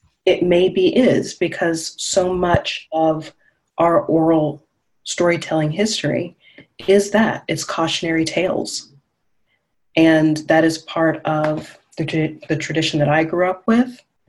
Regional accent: the South, United States; But no, I'm from the South as well.

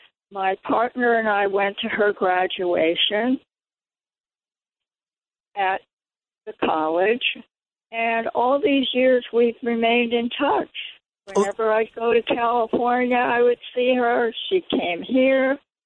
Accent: Netherlands; I'm from the Netherlands.

